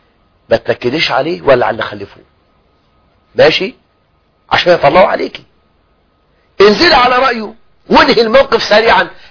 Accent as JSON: {"language": "Arabic", "country": "Egypt", "said": "أن يجعل الله عز وجل بلدنا مصر سخاء الرخاء"}